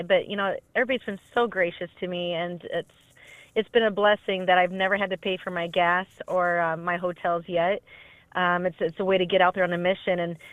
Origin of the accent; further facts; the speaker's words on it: Iowa, United States; Yes, we are a group from Iowa.